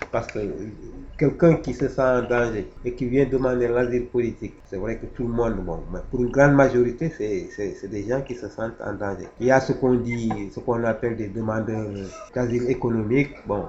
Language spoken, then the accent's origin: French; Senegal; moi chez moi au Sénégal, il n'y a pas un problème de.